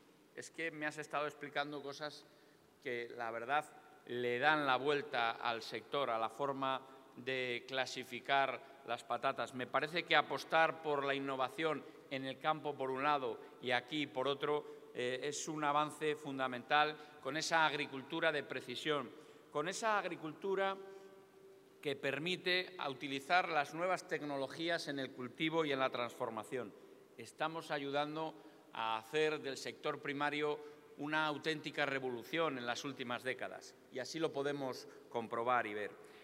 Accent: Castile and León, Spain; yo me siento orgulloso de mi tierra, de Castilla y León

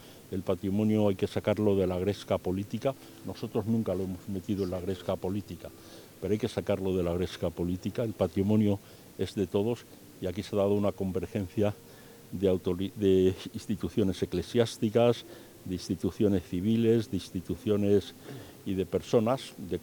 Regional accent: Spain; Somos lo mismo, somos españoles

